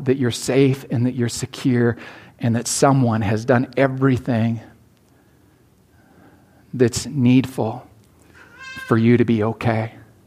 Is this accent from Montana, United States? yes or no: yes; Montana, United States; And if I grew up in Eastern Montana, so I can say this